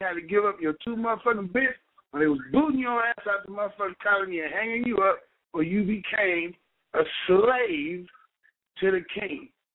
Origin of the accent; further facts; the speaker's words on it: Cleveland, Ohio, United States; I'm straight from Cleveland, Ohio, broadcasting live from my studio